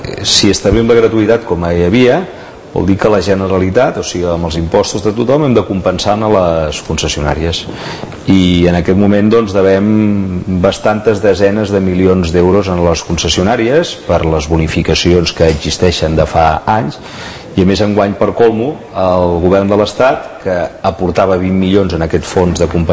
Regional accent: Sant Cugat del Vallès, Catalonia, Spain; Sant Cugat és el meu poble, cada dia hi vaig a dormir

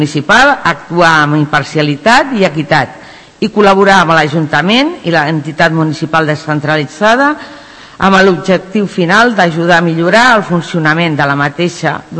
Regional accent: Sant Cugat del Vallès, Catalonia, Spain; sobretot sóc una ciutadana de Sant Cugat, lloc en el que visc i viscut durant més de 58 anys.

